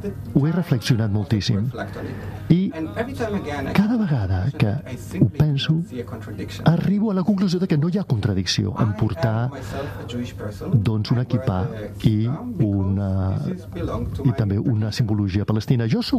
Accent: Haifa, Haifa District, Israel; Catalan is a second language; now in Germany; jo vaig créixer a Haifa, vaig néixer, vaig créixer a Haifa, jo adoro, m'estimo Haifa, però aquest indret va esdevenir massa perillós per mi, perquè no només sóc jueu, sinó que sóc queer, sóc homosexual

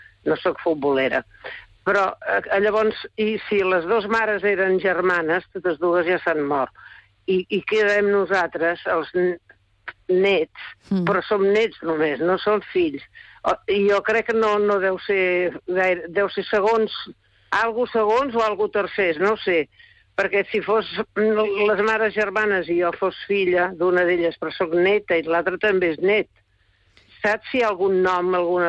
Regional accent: Granollers, Catalonia, Spain; que som de Granollers

